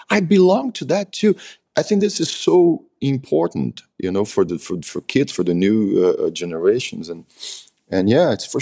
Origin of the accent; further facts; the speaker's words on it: Salvador, Bahia, Brazil; English is a second language; My friends from the city where I'm from Salvador Bahia, most of them are my.